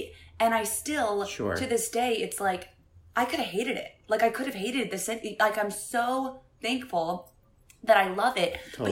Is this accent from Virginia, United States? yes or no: yes; Virginia, United States; From right outside of Washington, D.C., so Northern Virginia, Nova.